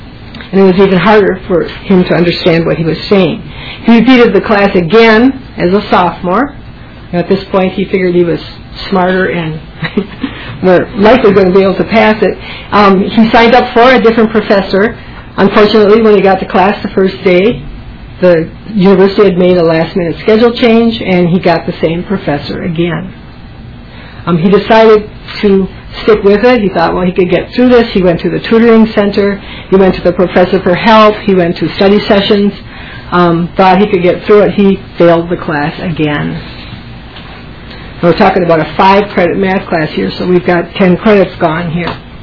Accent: Minnesota, United States; I'm from Badness Heights, Minnesota, and I'm also here to speak on behalf of a family member.

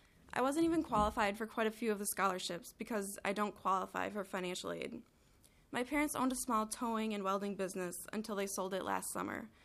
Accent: Illinois, United States; Although I am from Illinois, I get in-state tuition because of an academic scholarship I got through school.

